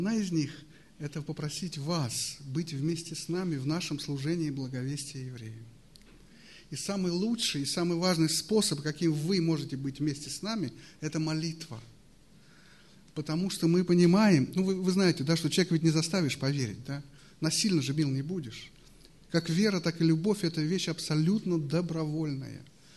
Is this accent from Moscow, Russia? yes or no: yes; Moscow, Russia; Я вот тоже еврей, тоже верю в Иисуса Христа, но живу в Москве. Вот Илья тоже, Катюша, но мы москвичи.